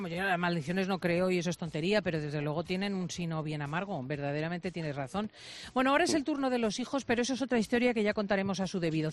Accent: Spain; nuestros reyes son más espontáneos, como también somos los españoles

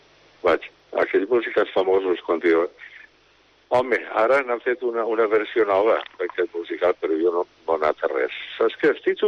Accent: Cullera, Valencian Community, Spain; me regalaran els capellans del meu poble. Els rectors i vicaris de Cullera de la Germandat Sacerdotal me'l regalaren el baco

